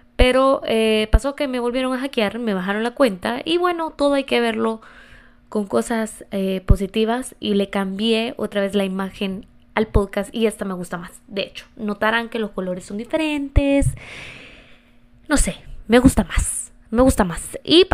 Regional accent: El Salvador; He escuchado muchas influencers de diferentes países también, no solo El Salvador, de donde yo soy

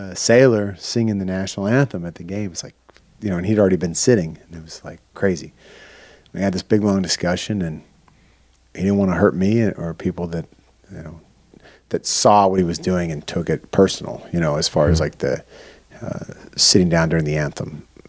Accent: United States; I'm an American. Thank you.

